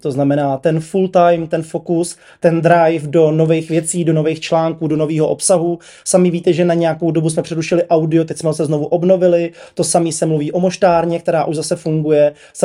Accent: Hradec Králové, Hradec Králové Region, Czechia; já jsem půdem z Hradce Králové

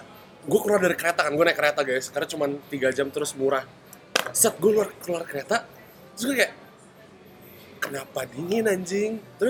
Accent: Bintaro, Indonesia; Kalau Bintaro kita anak Bintaro ya, anak Bins.

